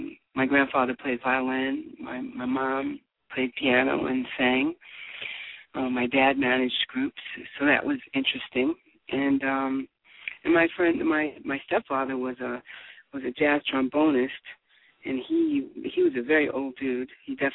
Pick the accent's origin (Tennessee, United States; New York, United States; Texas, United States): New York, United States; also born or lived in Queens, New York, United States; Well, I'm a New Yorker, native New Yorker, born and raised. I was born in Queens, actually, and raised between Long Island, New Rochelle, Mount Vernon, and Brooklyn, East New York, and Harlem